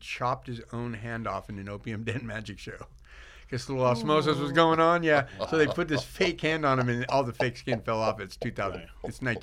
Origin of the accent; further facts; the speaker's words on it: San Francisco, California, United States; I grew up in San Francisco, and I used to go to school on Nob Hill, drop down into Chinatown every day.